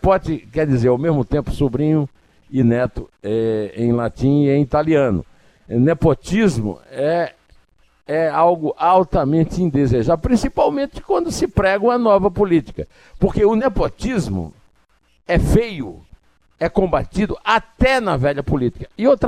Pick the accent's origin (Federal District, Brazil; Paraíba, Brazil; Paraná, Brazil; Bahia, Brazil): Paraíba, Brazil; now in São Paulo, Brazil; eu que sou paraibano, mas voto aqui em São Paulo